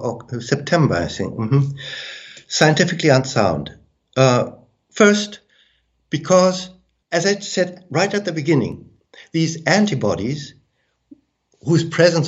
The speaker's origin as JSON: {"language": "English", "country": "United States", "tie": "born there", "said": "I was born in America, okay?"}